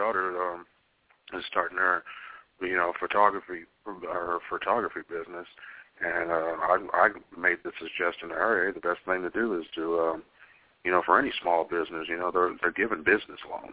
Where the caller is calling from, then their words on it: Los Angeles, California, United States; calling from Los Angeles.